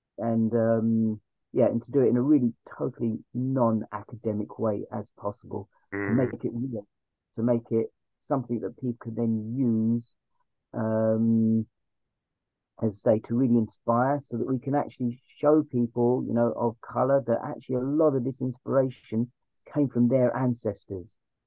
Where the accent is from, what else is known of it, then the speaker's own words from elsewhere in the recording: London, United Kingdom; I'm from East London, you know what I mean?